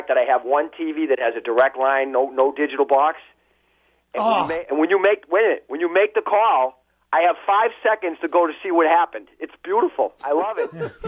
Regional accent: United States; Well, I'm American

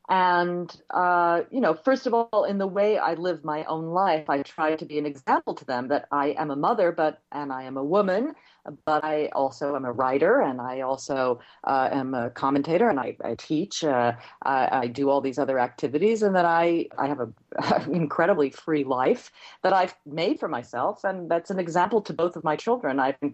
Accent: Los Angeles, California, United States; I was raised in the United States. I grew up in Los Angeles. My father was an immigrant from India. My mother was an American.

